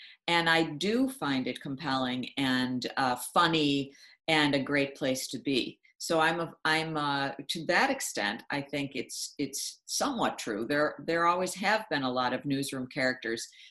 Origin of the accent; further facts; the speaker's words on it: Buffalo, New York, United States; the two papers in my hometown of Buffalo